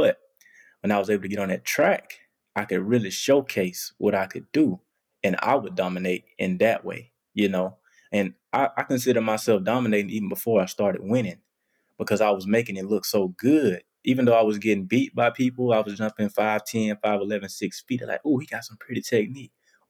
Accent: Alabama, United States; I chose Auburn because I was from Alabama. And it was close to home.

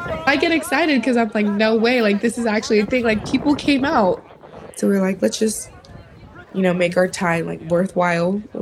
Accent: Redlands, California, United States; I'm 18 and I'm from Redlands, California.

